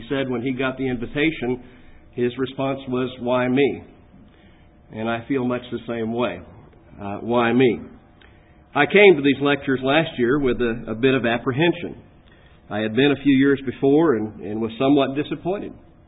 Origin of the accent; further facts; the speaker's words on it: Lakeland, Florida, United States; I serve as an evangelist for a congregation of God's people in my hometown in Lakeland, Florida. That is where I grew up